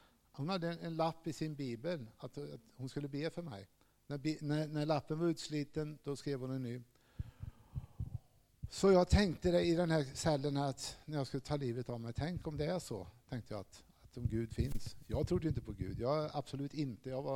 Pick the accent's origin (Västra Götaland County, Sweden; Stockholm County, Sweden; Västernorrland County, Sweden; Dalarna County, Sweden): Västra Götaland County, Sweden; Falköping; Jag växte upp i Falköping, gjorde jag, med en pappa som var alkoholist.